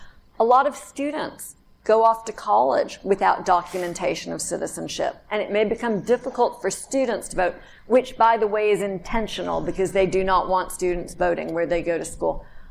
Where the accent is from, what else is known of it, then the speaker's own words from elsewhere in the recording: Alabama, United States; And I'm from Alabama. I know a poll tax when I see one.